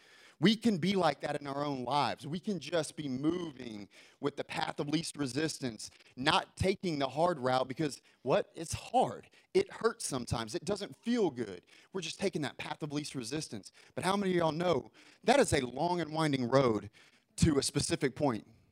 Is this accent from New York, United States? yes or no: no; Houston, Texas, United States; Houston's dealing with it again, my hometown. I have so many friends that are seeing the ramifications of the path of least resistance.